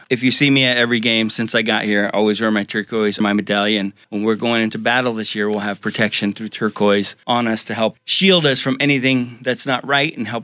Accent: Arizona, United States; also born or lived in Fort Defiance / Window Rock; We want to do a Native American jersey because I'm from Arizona.

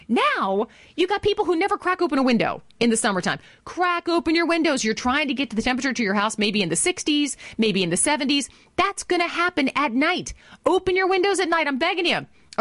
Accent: Wisconsin, United States; when I grew up in Wisconsin, the only room that had an air conditioner, first of all, was my folks' bedroom.

